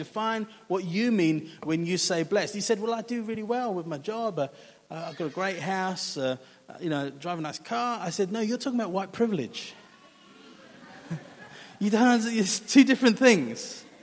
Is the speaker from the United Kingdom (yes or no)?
yes; England, United Kingdom; so in England, I grew up in England